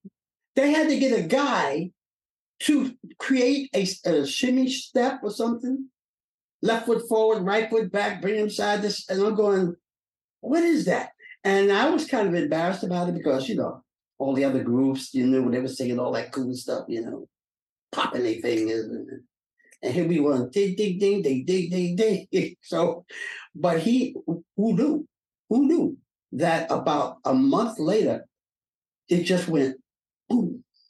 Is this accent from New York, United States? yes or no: yes; Brooklyn, New York, United States; We're all from Brooklyn, man.